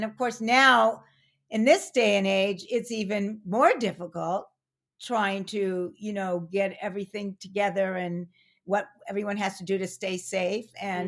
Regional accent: Arcadia, California, United States; also born or lived in Pasadena; Yeah. I grew up in Arcadia. I was born in the hospital. I was born in Pasadena.

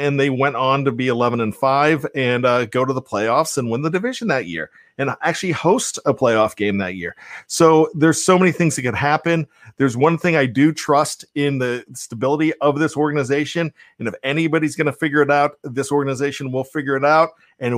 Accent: Johnstown, Pennsylvania, United States; And because, I grew up in Johnstown, Pennsylvania, and really young, you're thrown into the Steelers, especially when you're there in the 1970s

